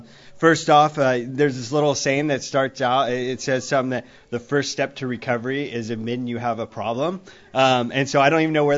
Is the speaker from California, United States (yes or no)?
yes; Modesto, California, United States; also born or lived in Valley Springs; now in Stockton, United States; My wife and I and kids moved from, actually born and raised in Modesto, moved from Valley Springs here to Stockton.